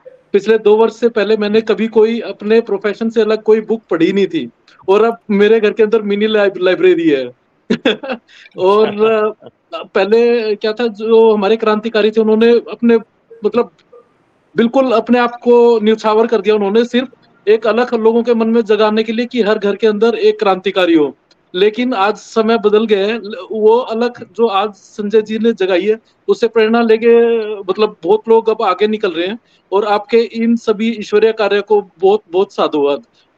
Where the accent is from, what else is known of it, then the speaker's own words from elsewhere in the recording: Hisar, Haryana, India; हिसार हरियाणा से हूं